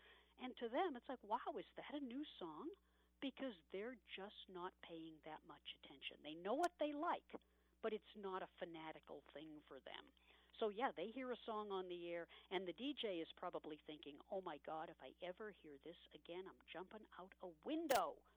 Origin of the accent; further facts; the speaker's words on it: Boston, Massachusetts, United States; And that's what I remember from growing up in Boston, was all the great announcers in every format